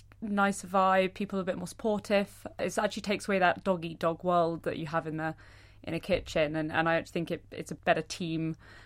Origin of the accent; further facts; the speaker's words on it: South West England, United Kingdom; I grew up in Cornwall, so I'm very lucky that I had pretty much all the best ingredients on my doorstep.